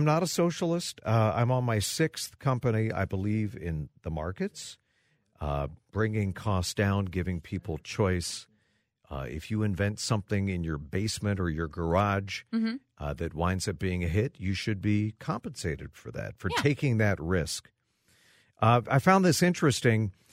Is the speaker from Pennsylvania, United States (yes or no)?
yes; Pennsylvania, United States; born there; now in Minnesota, United States; So, look, I was born in Pennsylvania. I went to Penn State, good state school, state university.